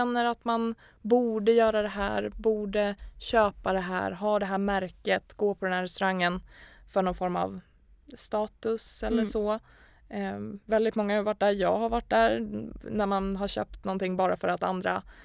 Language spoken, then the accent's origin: Swedish; Gävle, Gävleborg County, Sweden; Vi kommer ju från Gävle båda två.